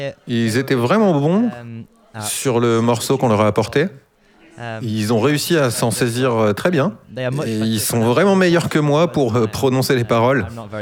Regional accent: Kendal, North West England, United Kingdom; French is a second language; Je viens de Kendal, en Cambria, qui est en Angleterre.

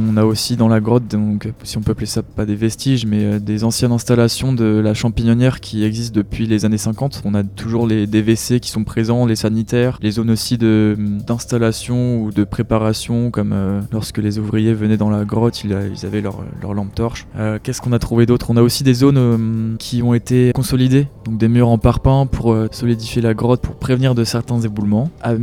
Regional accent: Brittany, France; j'ai 23 ans, je suis breton

